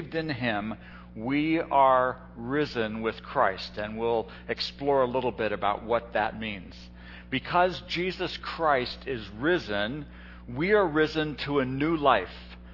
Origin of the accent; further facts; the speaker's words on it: Hong Kong; I grew up in Hong Kong. My parents were American. My entire neighbors, every single one of my neighbors in a housing project were Chinese. I went to a British school. I wasn't British.